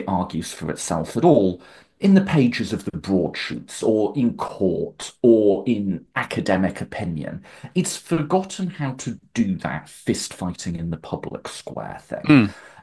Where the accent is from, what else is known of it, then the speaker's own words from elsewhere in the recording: United Kingdom; Or my home country of the UK, where our Labour government has been very much